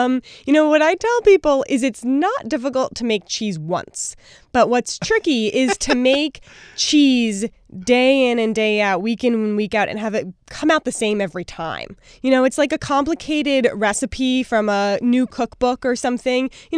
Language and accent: English; Brooklyn, New York, United States; I grew up in Brooklyn, actually. Never thought I would be a farmer. Didn't know what a farmer was.